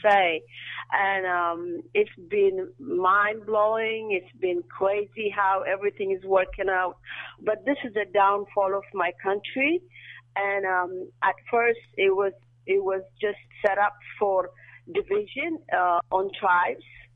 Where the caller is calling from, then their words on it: Ethiopia; I am originally from Ethiopia.